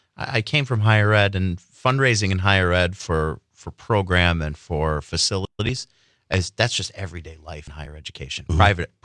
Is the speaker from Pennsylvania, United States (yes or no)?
no; Appleton, Wisconsin, United States; So yeah, I grew up in Appleton, born and raised. Went through public school there. Graduated from North High School.